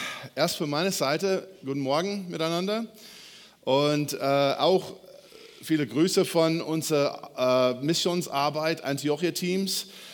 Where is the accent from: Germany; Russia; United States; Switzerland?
United States; German is a second language; Aber an manchen Stellen liegen wir als Amerikaner ganz falsch.